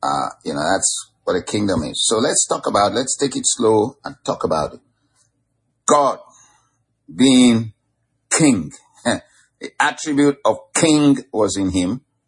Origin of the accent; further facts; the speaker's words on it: Nigeria; like I grew up in Nigeria, for instance